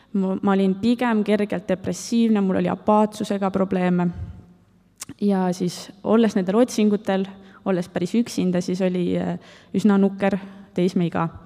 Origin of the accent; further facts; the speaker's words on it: Viljandi, Viljandi County, Estonia; Ma olen sündinud ja kasvanud üles Viljandis, ülikoolis käisin ka seal. Ma olen klassikalisest Eesti kärgperest.